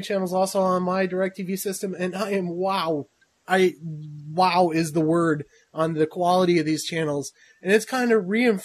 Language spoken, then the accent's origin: English; Chicago, Illinois, United States; You know, I'm from Chicago, and my wife is from Colorado.